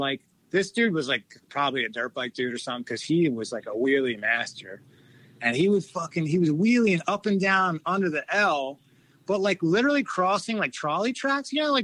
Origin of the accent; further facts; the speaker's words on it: Philadelphia, Pennsylvania, United States; Cause obviously growing up around Philly, there's different clubs in this area in Maryland and Philly and New York and all that kind of shit.